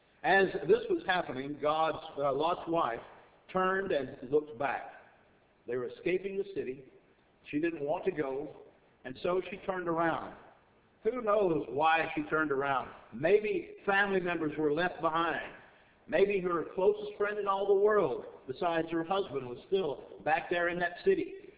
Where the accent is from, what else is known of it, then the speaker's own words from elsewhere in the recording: Texas, United States; I know I'm from Texas. I keep telling you that.